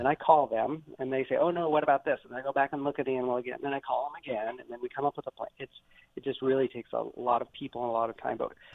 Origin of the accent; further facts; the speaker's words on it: Sigourney, Iowa, United States; A little bitty town called Sigourney, Iowa.